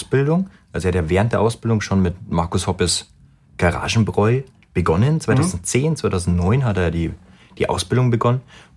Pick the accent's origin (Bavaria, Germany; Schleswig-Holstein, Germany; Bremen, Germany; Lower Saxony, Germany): Bavaria, Germany; wir sind aus Bayern, da ist das Ganze noch schön familiär